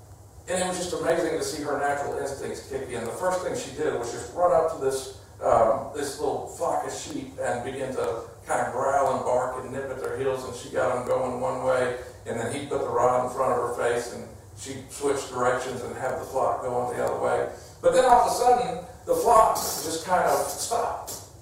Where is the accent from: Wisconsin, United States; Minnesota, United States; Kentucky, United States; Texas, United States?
Texas, United States; We used to have border collies when I was growing up in Texas.